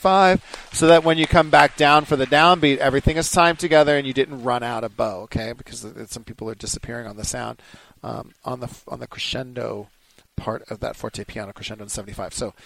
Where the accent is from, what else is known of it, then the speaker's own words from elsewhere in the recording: Pleasanton, California, United States; I'm from Pleasanton, California